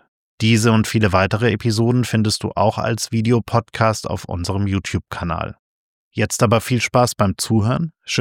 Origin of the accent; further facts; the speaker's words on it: Munich, Bavaria, Germany; Ich so als klassischer Wessi in München